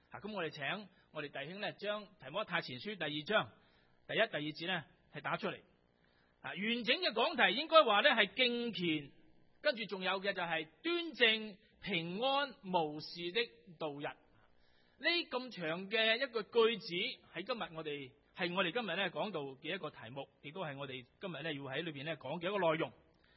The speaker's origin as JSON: {"language": "Cantonese", "country": "Hong Kong", "said": "当今日嚟到选出特首嘅时候，我哋香港人就要收拾心情"}